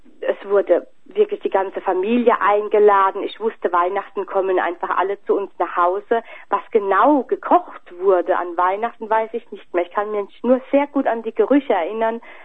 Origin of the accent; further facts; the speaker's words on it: Livada, Arad County, Romania; Also ich wurde in Arad geboren. Die Stadt selber sah ich nur zum Einkaufen oder wenn wir jemanden besucht haben. Mein eigentliches Leben hat sich nur in Baumgarten abgespielt.